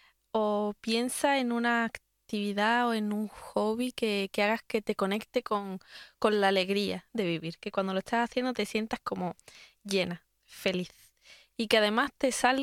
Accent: Málaga, Andalusia, Spain; now in Innsbruck, Austria; vengo de Málaga, de España. Y soy maestra y estoy aquí actualmente trabajando en un colegio Montessori en Innsbruck.

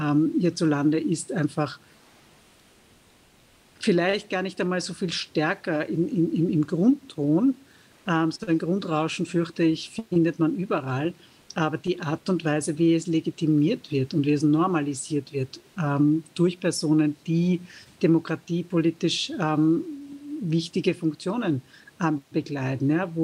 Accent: Australia; now in Austria; für mich als Australierin ist das österreichische Unabhängigkeitsverständnis nicht nachvollziehbar

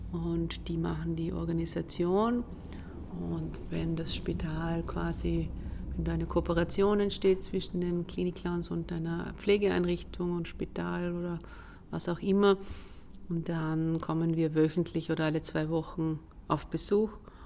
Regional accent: Trentino-Alto Adige, Italy; moved away as an adult; now in Vienna, Austria; man hört es vielleicht, ich bin Südtirolerin und bin schon vor jetzt fast 30 Jahren nach Wien gekommen, um Psychologie zu studieren.

